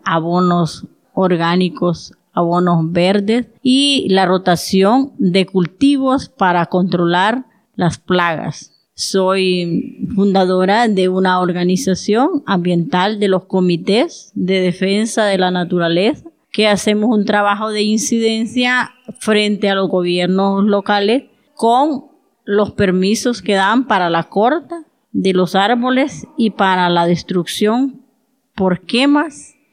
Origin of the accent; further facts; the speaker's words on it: El Corpus, Choluteca, Honduras; Soy del Corpus, Choluteca, Honduras.